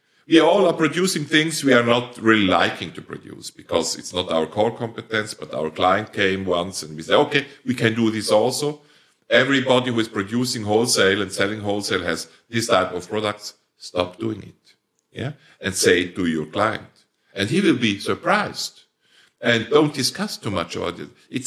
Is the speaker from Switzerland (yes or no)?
yes; Switzerland; first language Swiss German; English is a second language; Yeah, we, it's not my language. It's even my third language. My first language is Swiss dialect, which is a language in its own, and the most beautiful of all, of course.